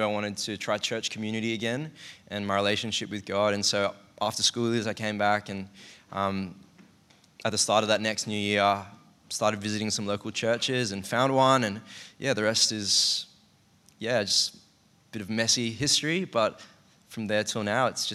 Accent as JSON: {"language": "English", "town": "Sydney", "region": "New South Wales", "country": "Australia", "tie": "born or raised there", "said": "growing up in Sydney and in, I guess, a merit-based society"}